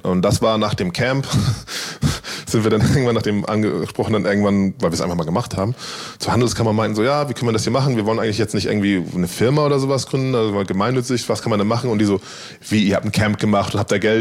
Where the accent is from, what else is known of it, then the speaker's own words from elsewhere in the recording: Hamburg, Germany; Wir sind in Hamburg aufgewachsen.